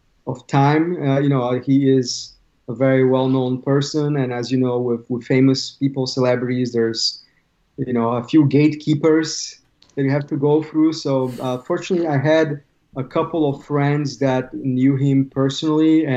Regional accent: Brazil; moved away as an adult; growing up in Brazil as a child and as a teenager and young adult.

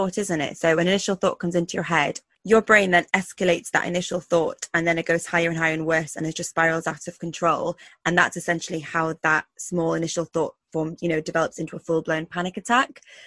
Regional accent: United Kingdom; the podcast where we, as two British South Asian doctors, press unmute on the conversations we need to be having more of in our communities.

